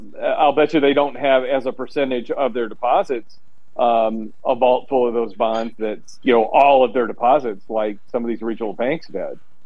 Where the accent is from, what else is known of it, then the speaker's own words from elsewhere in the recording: Tennessee, United States; When I grew up in Tennessee, and that's my culture.